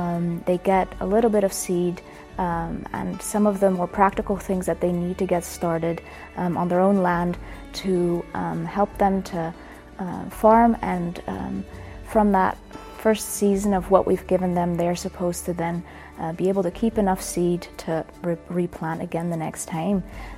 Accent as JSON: {"language": "English", "country": "Netherlands", "tie": "born or raised there", "said": "Then we came back to the Netherlands and settled there."}